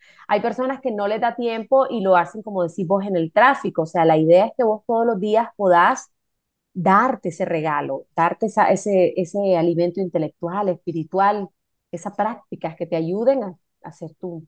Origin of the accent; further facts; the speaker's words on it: Nicaragua; yo soy de Nicaragua